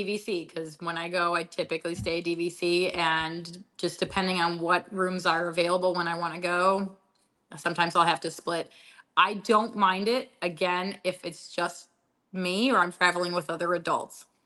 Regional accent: Wisconsin, United States; because we come from Wisconsin

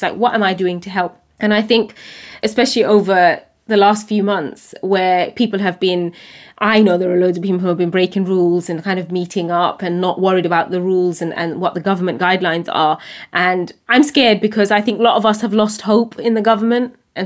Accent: United Kingdom; sometimes I find those questions really difficult, especially as a British Bangladeshi woman.

